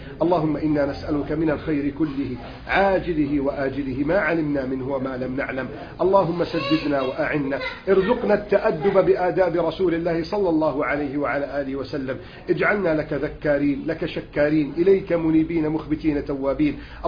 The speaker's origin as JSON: {"language": "Arabic", "country": "Egypt", "said": "بلادنا مصر"}